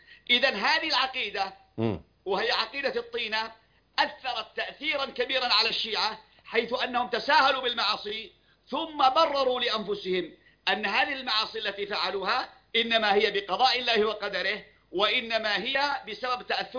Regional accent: Yemen; سواء كان عندنا في اليمن. كانت اليمن في مرحلة من التدين

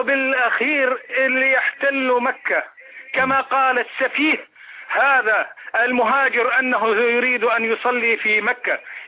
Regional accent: Daraa, Daraa Governorate, Syria; انا من درعا، سوري. من درعا.

